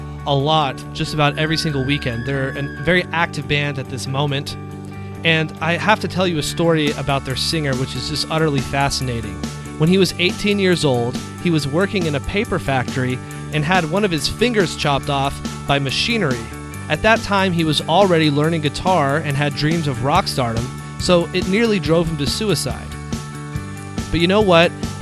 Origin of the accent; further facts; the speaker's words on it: United States; because as an American, I come from the country where rock music was born, and I was in China